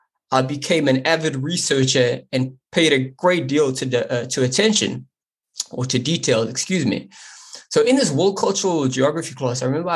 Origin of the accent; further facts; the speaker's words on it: South Africa; because I was coming from South Africa